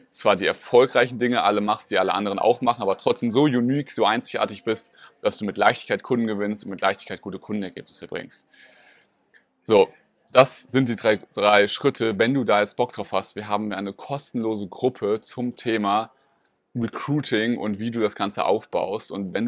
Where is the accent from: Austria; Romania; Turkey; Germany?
Germany; Rothenburg; now in Berlin, Germany; bin von Rothenburg heißt das, wo ich aufgewachsen bin, nach Berlin gezogen.